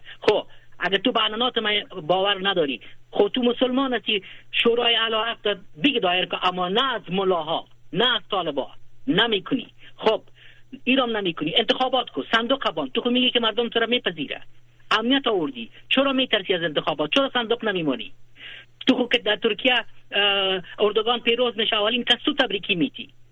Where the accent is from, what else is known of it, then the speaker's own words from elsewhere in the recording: Afghanistan; ما طالب نمیشم، لیکن ما افغان هستم.